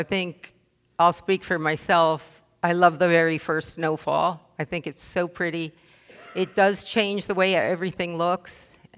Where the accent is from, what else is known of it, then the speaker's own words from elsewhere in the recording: Northeast, United States; now in Tennessee, United States; Now, as most of you know, I'm a transplant from the Northeast, and I don't know if you do this here.